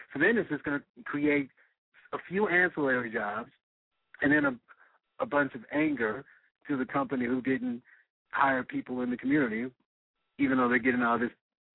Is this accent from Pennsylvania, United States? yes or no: no; Gary, Indiana, United States; like you mentioned, I'm from Gary and Gary, where you fight hard to get jobs there